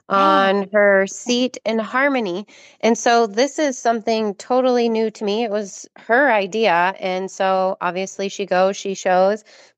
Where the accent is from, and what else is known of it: Oregon, Wisconsin, United States